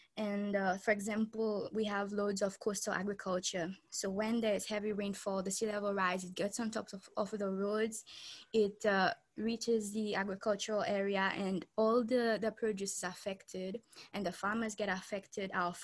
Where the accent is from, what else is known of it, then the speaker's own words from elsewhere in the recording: Seychelles; I'm from the Seychelles and we're an archipelago of 115 islands. It is found on along the east coast of Africa and in the Indian Ocean.